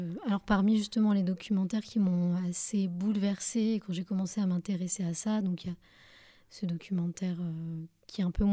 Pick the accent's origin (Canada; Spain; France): France; Hauts-de-France; Et alors à l'époque, j'habitais à Lille, je viens du Nord